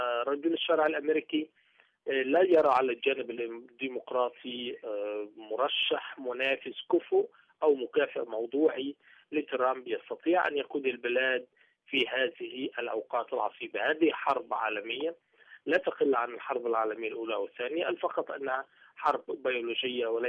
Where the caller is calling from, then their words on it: Cairo, Cairo Governorate, Egypt; يعني أنا أحدثك من القاهرة